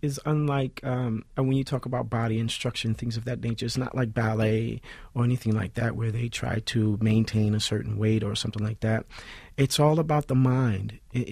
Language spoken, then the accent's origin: English; Newark, New Jersey, United States; Oh, yeah. I mean, Newark, you know, I grew up, all right, so, you know, Irving Turner Boulevard runs all the way into, like, North Newark